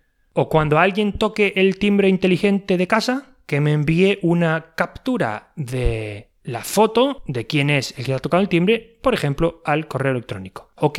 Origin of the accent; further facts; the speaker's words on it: Necochea, Buenos Aires Province, Argentina; now in Spain; Una medición de la temperatura en mi ciudad de origen en Argentina, que es Necochea, y una medición de la temperatura en el País Vasco, ¿no?